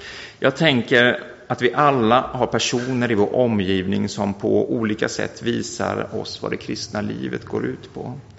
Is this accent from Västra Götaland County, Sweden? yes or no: no; Mullsjö, Jönköping County, Sweden; gick till samma kyrka i Mullsjö där jag växte upp.